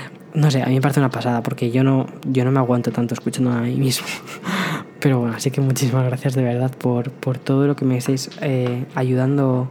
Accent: Madrid, Community of Madrid, Spain; also born or lived in San Antonio; now in New York, United States; Yo estuve viviendo allí durante un año entero en San Antonio, y ahora este año me he trasladado a Nueva York. Pero yo soy de Madrid, vengo de Madrid, España. Es una ciudad grande, bastante grande.

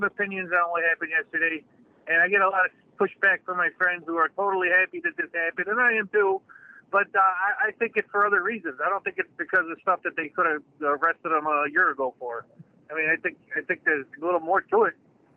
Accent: New York, United States; Well, Nicole, let me tell you this. I'm from New York, and I speak Goomba, all right?

